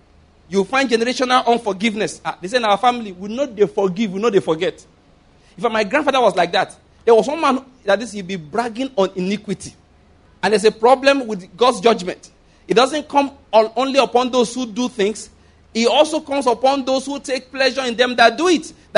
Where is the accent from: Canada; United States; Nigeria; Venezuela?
Nigeria; Ondo; now in Enugu, Nigeria; Naturally speaking, I'm from Ondo State. Naturally speaking. But I'm a Christian. That's what's most important to me. You understand? And here I am in Enugu.